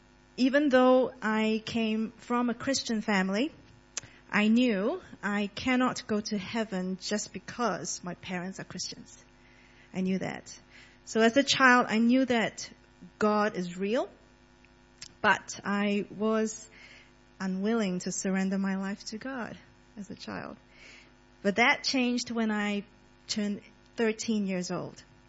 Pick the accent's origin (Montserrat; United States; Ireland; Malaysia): Malaysia; Sandakan, Sabah; And I grew up in Sandakan, Malaysia. So I was baptized as a baby in St. Michael and All Angels Anglican Church.